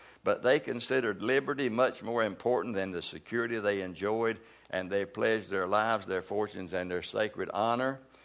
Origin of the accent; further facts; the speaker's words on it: the South, United States; And so I'm a Southerner myself.